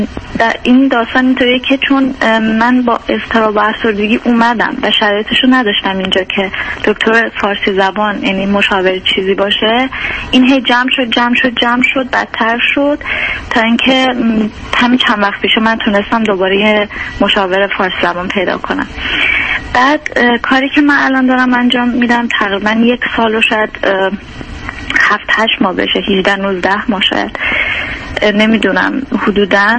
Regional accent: Iran; moved away as an adult; now in Europe; من 26 سالم از اروپا باهاتون تماس میگیرم. 4 سال پیش من از ایران تنهایی اومدم اروپا، بعد اینجا پناهنده شدم و جواب پناهندگیم اومد.

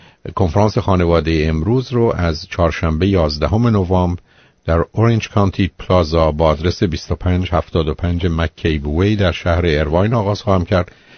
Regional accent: Iran; born there; moved away; ما اون موقع احتمالاً حدود مثلا 400 هزار نفر بودیم که در ایران متولد شدیم

